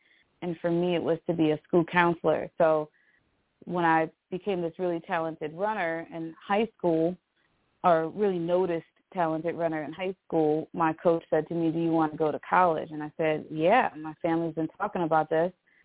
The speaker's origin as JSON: {"language": "English", "town": "Syracuse", "region": "New York", "country": "United States", "tie": "born or raised there", "said": "And so I came to Villanova University from Syracuse, New York, where I was born and raised, and I was a recruited athlete."}